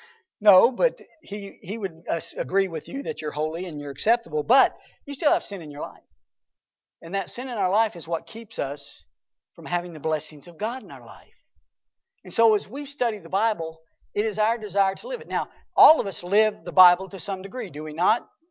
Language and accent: English; Texas, United States; because I liked Texas when I was there growing up, and so I told him I was from Texas